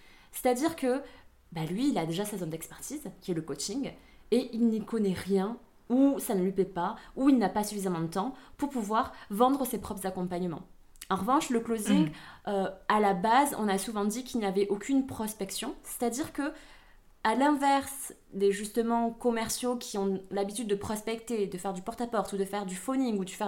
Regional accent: Occitanie, France; accent: southern French; Je suis d'origine vietnamienne. J'ai été adoptée en 1994. J'ai deux parents qui sont français. On est dans le sud de la France. Ça s'entend d'ailleurs à mon accent. J'ai vécu donc toute mon enfance et mon adolescence en Aveyron.

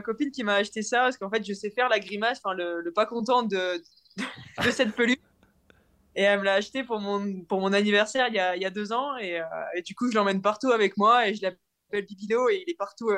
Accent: Hauts-de-France, France; j'ai grandi dans le Nord, j'ai été à l'école dans le Nord. Je suis né dans le Nord, mon père a grandi tout près de Cassel

